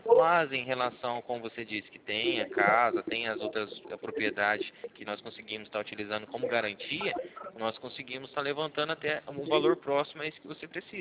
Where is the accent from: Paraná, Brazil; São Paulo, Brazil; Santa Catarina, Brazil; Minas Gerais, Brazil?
Paraná, Brazil; Cornélio Procópio; Eu sou de Cornélio Procópio, Paraná.